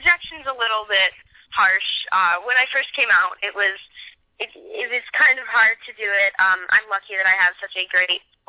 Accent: Michigan, United States; I'm from Michigan.

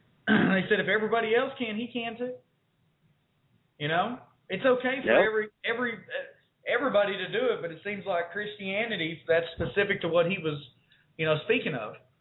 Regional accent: Texas, United States; And you know, coming from a small town myself, Justin, I grew up in West Texas, you know, and out there it's just the way that it is, you know.

